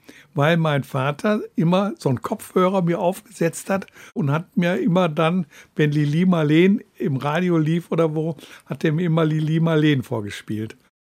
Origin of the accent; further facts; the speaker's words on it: Essen, North Rhine-Westphalia, Germany; Ich bin in Essen groß geworden, also im Ruhrgebiet.